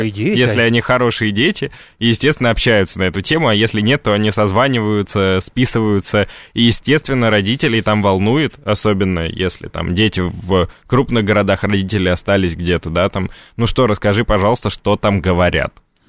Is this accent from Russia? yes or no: yes; Moscow, Russia; как коренной москвич